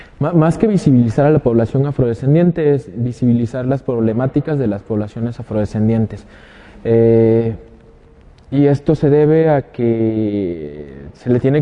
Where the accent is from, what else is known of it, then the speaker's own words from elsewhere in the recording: Guerrero, Mexico; soy de la Costa Chica de Guerrero, Oaxaca. Y me reconozco como afromexicano